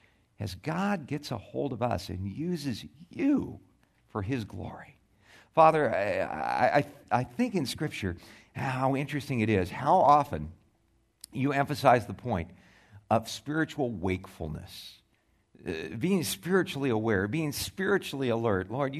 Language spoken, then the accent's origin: English; California, United States; now in Tucson, United States; But where I grew up in California, you know, there were two things that you would encounter quite a bit.